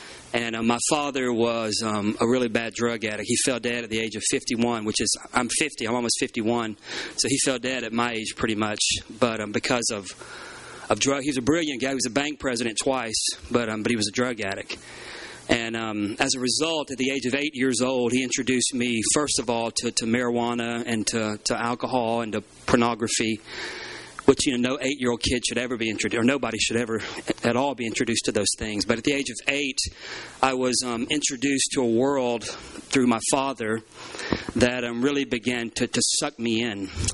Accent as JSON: {"language": "English", "town": "Panacea", "region": "Florida", "country": "United States", "tie": "born or raised there", "said": "I was born in Pensacola, Florida, and then my stepfather moved us over to the Tallahassee, Florida area, just south of Tallahassee, in a real rural wooded county called Wakulla County down near Panacea, Florida."}